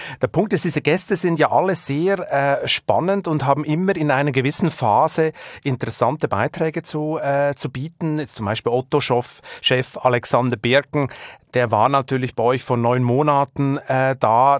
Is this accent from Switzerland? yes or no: yes; Switzerland; accent: Swiss; now in Germany; ich kann einfach kein Hochdeutsch. Das ist das Problem. Und darum habe ich natürlich diesen Akzent immer ein bisschen drin. Ich komme nun mal aus der Schweiz